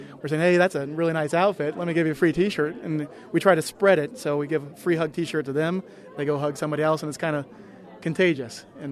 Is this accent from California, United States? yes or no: no; Kirkwood, Illinois, United States; also born or lived in Monmouth; I was born here in Monmouth, and I grew up in Kirkwood, which is a small town right next to here.